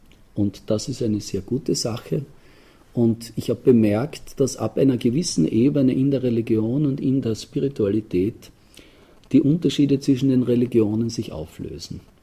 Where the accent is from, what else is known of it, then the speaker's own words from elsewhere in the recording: Austria; born there; Also ich bin hier in Österreich geboren